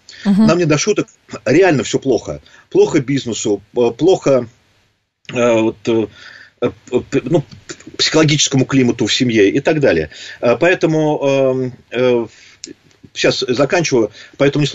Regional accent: Moscow, Russia; мы, россияне, расслабились, москвичи

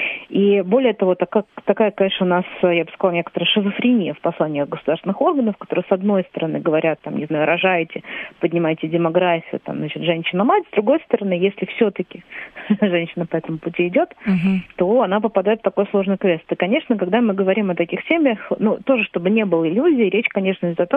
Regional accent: Latvia; now in Russia; Вот я, как бы, понаехавший человек, там, да, я приехала сюда из Латвии

